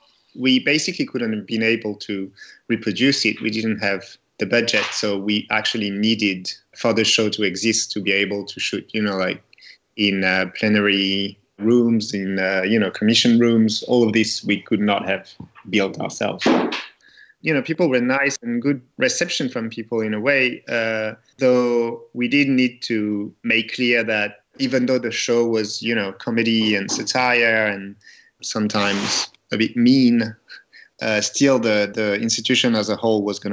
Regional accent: Strasbourg, Grand Est, France; Well, I grew up in Strasbourg.

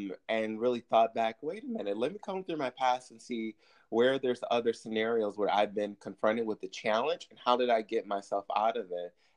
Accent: Detroit, Michigan, United States; When I was in fourth grade, I grew up in Detroit, Michigan.

